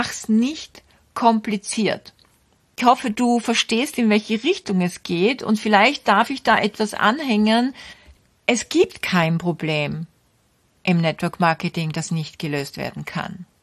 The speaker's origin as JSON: {"language": "German", "country": "Austria", "said": "Groschelgeschäft bedeutet also bei uns in Österreich, also ein Geschäft, das nichts einbringt"}